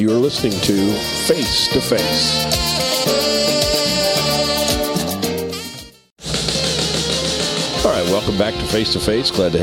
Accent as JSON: {"language": "English", "town": "Lima", "region": "Ohio", "country": "United States", "tie": "born or raised there", "said": "Now, Clyde is not too far from my hometown of Lima, Ohio"}